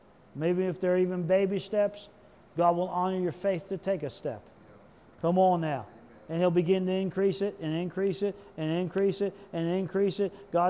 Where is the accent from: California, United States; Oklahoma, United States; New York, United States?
Oklahoma, United States; Come on. I'm from Oklahoma. It's almost as bad.